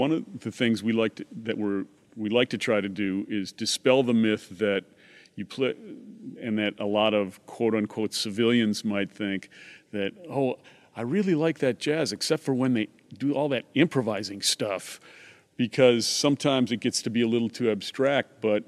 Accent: La Crosse, Wisconsin, United States; But I love coming back to La Crosse because I have the opportunity to play for my hometown family and friends

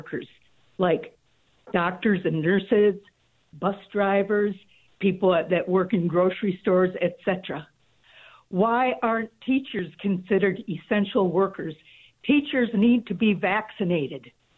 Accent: Colfax, United States; I'm from Colfax, and I have six grandchildren, and I have a son who's a school teacher.

